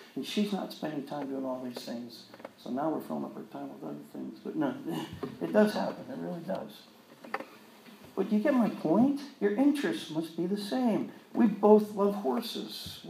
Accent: Canada; now in United States; When I moved to the United States from Canada, I decided not to get involved in sports.

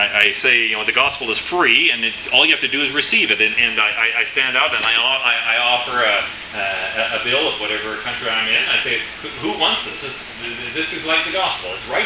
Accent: South Africa; I grew up in South Africa, as I told you, on the coast of the Indian Ocean.

